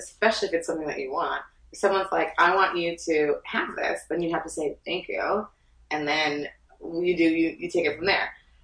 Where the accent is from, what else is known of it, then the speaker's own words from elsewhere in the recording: Canada; I'm so sorry. I'm Canadian.